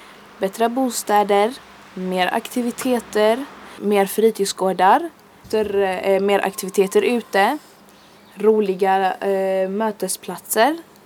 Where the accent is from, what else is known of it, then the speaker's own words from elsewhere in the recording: Gothenburg, Västra Götaland County, Sweden; jag är född och uppvuxen här i Hammarkullen. Jag har bott här hela mitt liv som sagt. Jag har aldrig i mitt liv känt behovet av att behöva flytta